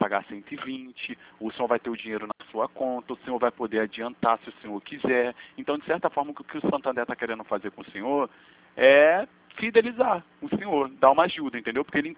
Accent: Rio de Janeiro, Brazil; eu sou do Rio de Janeiro.

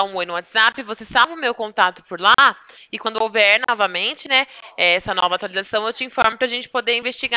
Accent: São Paulo, Brazil; Eu sou do interior de São Paulo.

